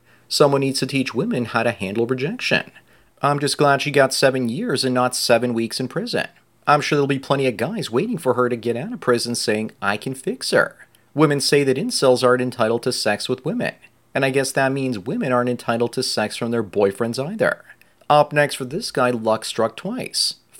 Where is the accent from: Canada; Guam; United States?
Canada; but I'm a Canadian and she's AI, so it would never work out.